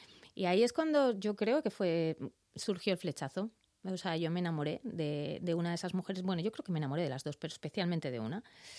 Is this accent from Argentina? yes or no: no; Trujillo, Extremadura, Spain; Soy extremeña, soy trujillana y he trabajado mucho pues eso en la tele autonómica de allí, de mi tierra.